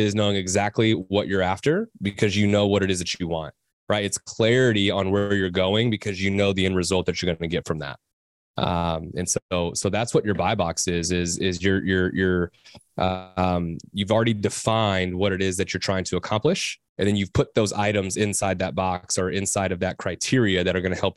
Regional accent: Texas, United States; We're from Texas, right?

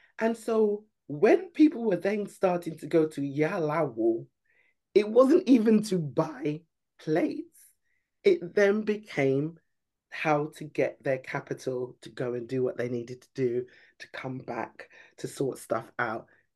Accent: United Kingdom; I'm born and bred in the UK. I'm in and out. I've been in and out of Nigeria a lot. I'm originally Nigerian. I'm from that family that always say they're going back.

